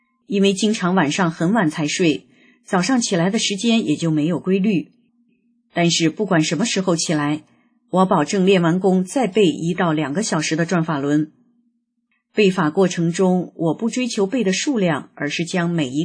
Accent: China; 我在中国大陆长大，

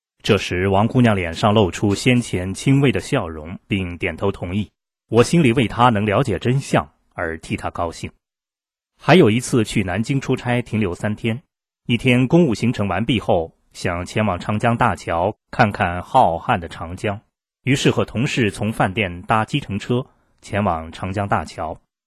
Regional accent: Taiwan; 我告诉他我从台湾来

